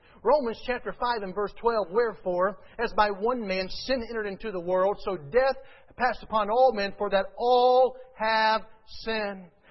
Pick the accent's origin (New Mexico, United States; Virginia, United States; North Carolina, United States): North Carolina, United States; I am from North Carolina, not that smart, but I know that all means all